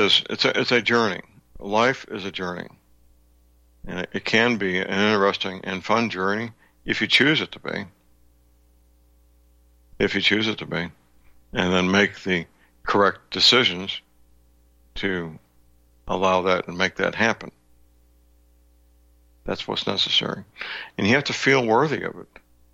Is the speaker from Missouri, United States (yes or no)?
yes; St. Louis, Missouri, United States; Robert Collier, the author, was from my hometown, St. Louis, Missouri